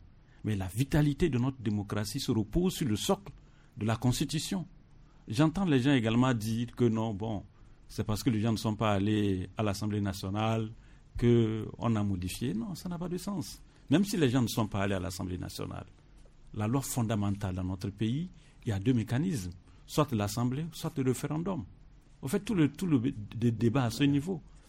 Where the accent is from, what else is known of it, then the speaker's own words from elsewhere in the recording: Togo; nous sommes des Togolais.